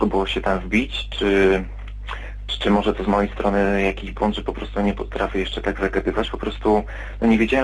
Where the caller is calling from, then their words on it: Wrocław, Lower Silesian Voivodeship, Poland; dzwonię z Wrocławia, mam 23 lata.